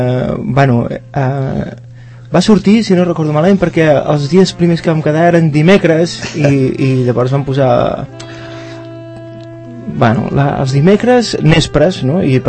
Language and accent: Catalan; Catalonia, Spain; moved away as an adult; now in Barcelona, Spain; jo vaig estar aquí a Barcelona, jo soc del Penedès, però vaig venir... ja de gran